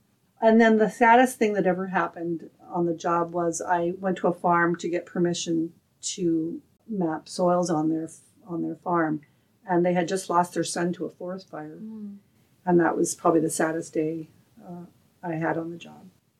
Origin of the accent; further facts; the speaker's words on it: Illinois, United States; born there; also born or lived in California / Western Washington; Well, I was born in Illinois, and I went to high school in California. And after high school, I worked for 3 years for two farmers in Western Washington.